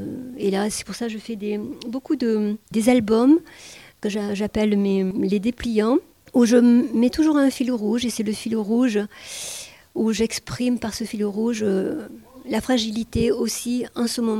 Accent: Bordeaux, Nouvelle-Aquitaine, France; Parce que moi, je venais de Bordeaux, plutôt citadine.

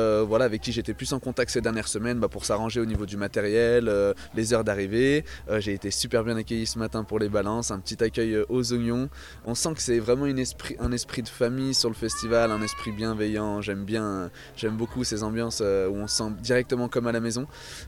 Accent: Martinique; je suis originaire de la Caraïbe, de la Martinique

